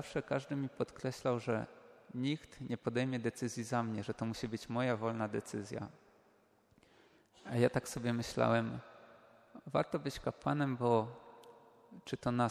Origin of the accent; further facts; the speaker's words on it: Lesser Poland, Poland; Pochodzę z archidiecezji krakowskiej, ale chodziłem do szkoły do Proszowic